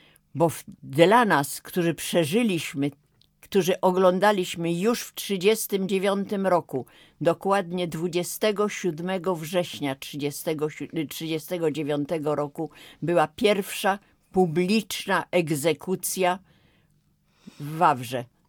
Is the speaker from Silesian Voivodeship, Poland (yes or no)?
no; Warsaw, Masovian Voivodeship, Poland; born there; now in Łódź, Poland; Oczywiście miałam szczęście, że urodziłam się w Warszawie, że przeżyłam powstanie i że teraz jestem łodzianką